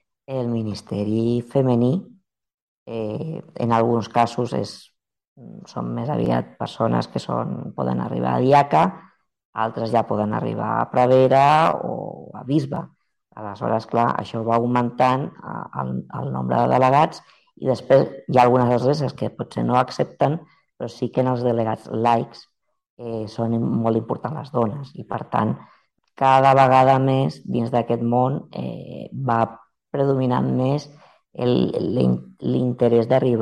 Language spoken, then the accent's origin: Catalan; Mataró, Catalonia, Spain; now in Zaragoza, Spain; jo sóc de Mataró i fins fa 2 anys vivia a Mataró i sempre he viscut allà.